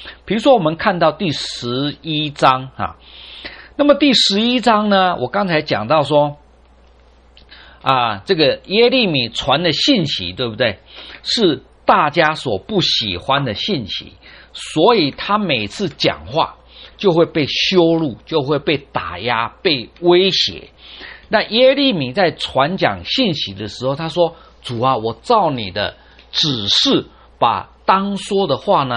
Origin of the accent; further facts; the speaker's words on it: China; 我们中国人有这一句话，明知不可为而为之